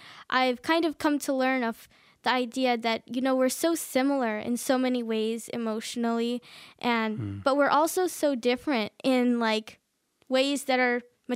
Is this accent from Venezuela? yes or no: no; India; first language Kannada; English is a second language; My mother tongue is actually Kannada, but I always loved watching Indian soap operas or serials with my grandma.